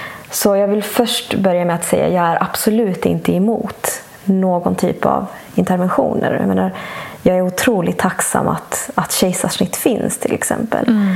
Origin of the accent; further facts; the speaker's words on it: Bolivia; det var några år efter att jag föddes, så flyttade vi utomlands. Då flyttade vi till mitt hemland Bolivia.